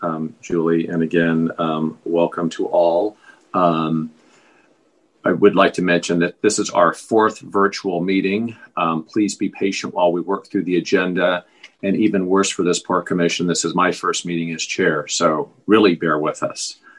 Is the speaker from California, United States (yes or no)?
yes; Downieville, California, United States; I am from Downeyville in Sierra County with 10 inches of snow this morning.